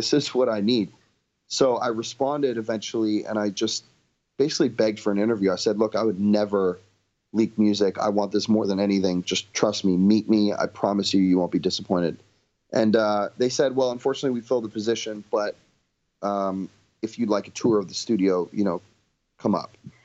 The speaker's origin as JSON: {"language": "English", "country": "Canada", "said": "And I'm Canadian, so I was on a work visa."}